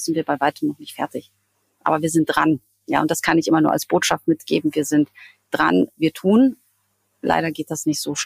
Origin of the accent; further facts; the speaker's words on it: Gdansk, Pomeranian Voivodeship, Poland; born there; Ich bin ja geborene Hanseatin, aber in Danzig.